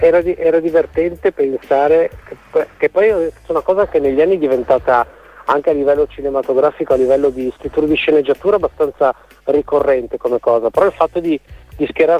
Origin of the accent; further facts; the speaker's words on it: Genoa, Liguria, Italy; L'unica cosa, io da genovese, l'unica cosa che dico